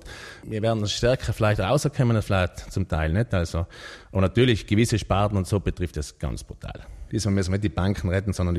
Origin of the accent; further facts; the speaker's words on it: Trentino-Alto Adige, Italy; Grundsätzlich sind wir Südtiroler ja relativ ein braves Volk.